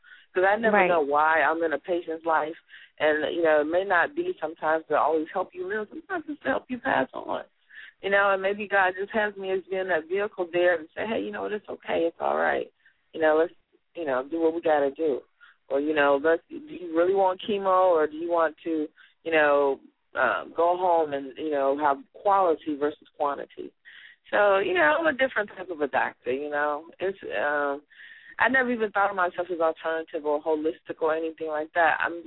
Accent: Tennessee, United States; I'm from Tennessee, and there really wasn't much to do down there except, you know, we worked in the fields.

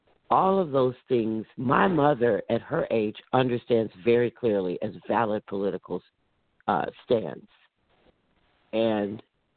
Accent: the South, United States; I grew up in the South. I'm a Southern girl, real loud and country. That's me.

